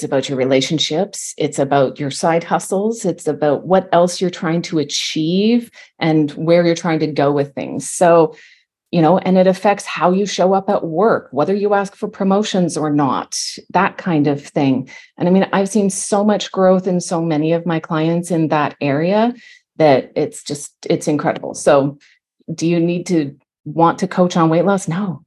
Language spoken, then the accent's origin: English; Canada; because I am Canadian, the one Canadian coach.